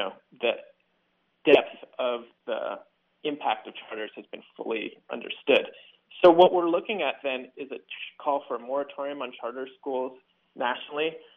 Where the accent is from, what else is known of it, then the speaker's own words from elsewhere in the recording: San Francisco, California, United States; as a public school student just growing up in San Francisco, I just remember how gross the food was.